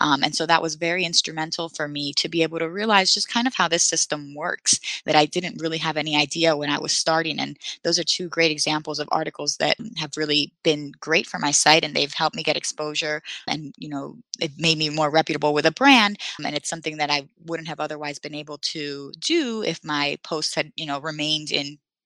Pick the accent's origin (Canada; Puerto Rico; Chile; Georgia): Puerto Rico; moved away; I'm from Puerto Rico originally.